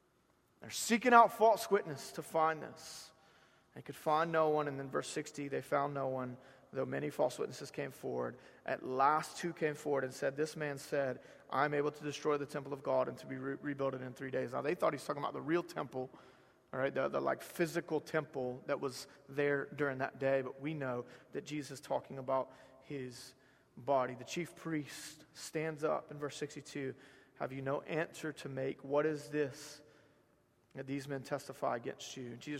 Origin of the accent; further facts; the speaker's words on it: Georgia, United States; I'm just from South Georgia, and I can't escape it.